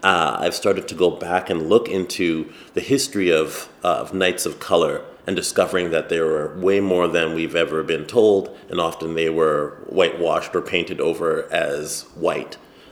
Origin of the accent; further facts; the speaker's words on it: Toronto, Ontario, Canada; I am from Toronto, Canada, of Trinidadian descent.